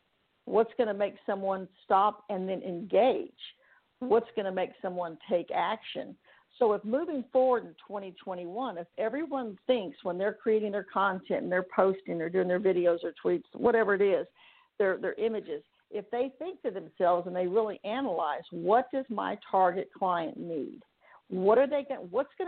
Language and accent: English; Texas, United States; also born or lived in California; I went to school there, too, actually, in Huntington Beach. Now I live in Texas, of course, my home state